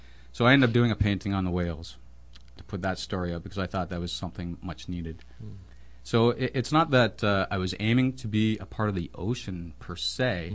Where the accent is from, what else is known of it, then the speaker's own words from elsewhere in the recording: Nova Scotia, Canada; I am from the East Coast. I'm from Cape Breton.